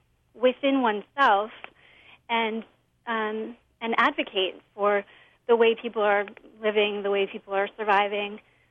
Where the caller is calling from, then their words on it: Los Osos, California, United States; I'm calling from Los Osos.